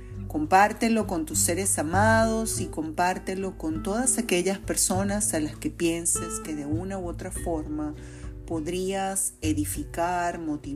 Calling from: Caracas, Capital District, Venezuela; te envío un abrazo fraternal desde Caracas, Venezuela

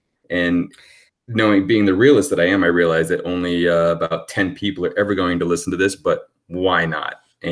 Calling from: San Francisco, California, United States; I'm calling in from San Francisco Bay Area.

